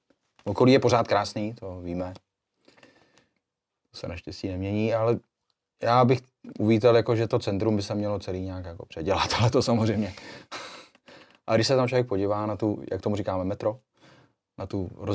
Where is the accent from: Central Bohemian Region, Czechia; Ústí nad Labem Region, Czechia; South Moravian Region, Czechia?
Ústí nad Labem Region, Czechia; Ústí nad Labem; also born or lived in Chabařovice; jsem se narodil na Skřivánek vlastně úplně, jako to první, to, ten první rok jsem byl na Skřivánku. Pak teda Chabařovice a pak od 3. třídy, zase to znamená, kolik to je, 3. třída, 10 let třeba, 9 let, tak to zase bylo tady Ústí už pak, Střekov.